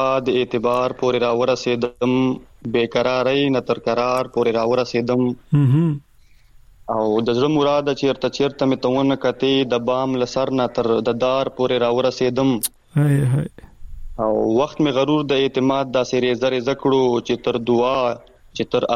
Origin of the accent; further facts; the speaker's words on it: Lakki Marwat, Khyber Pakhtunkhwa, Pakistan; په لکی مروتو کې مونږ چې کومه ملنګ اډه کنه سره ګمبیلا